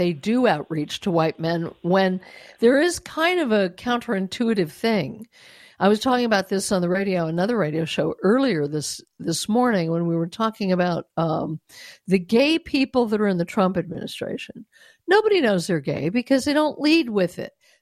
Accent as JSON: {"language": "English", "region": "Colorado", "country": "United States", "said": "my home state is Colorado. Colorado has been decimated."}